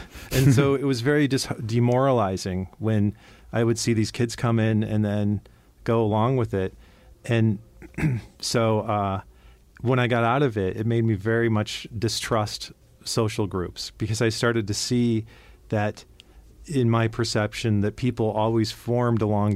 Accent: Cleveland, Ohio, United States; I grew up in Cleveland, Ohio

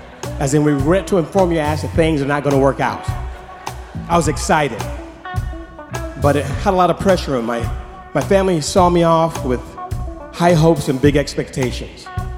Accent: Oakland, California, United States; I don't wanna tell her Oakland cause I know she's gonna jam me up, right? So I said, "I'm from the San Francisco Bay Area."

